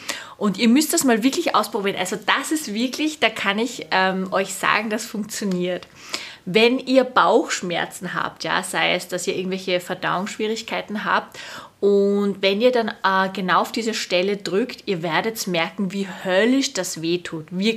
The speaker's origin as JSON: {"language": "German", "region": "Vienna", "country": "Austria", "tie": "born or raised there", "said": "die Silke und ich, wir sind ja beide in Wien aufgewachsen"}